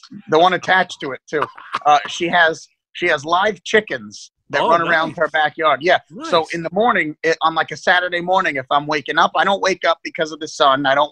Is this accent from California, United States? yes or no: no; Brooklyn, New York, United States; We're from Brooklyn. We don't know how to maintain grass.